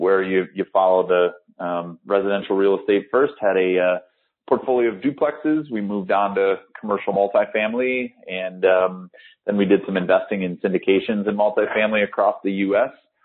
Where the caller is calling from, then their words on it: Roswell, Georgia, United States; We're actually in Roswell, Georgia, just outside of Atlanta.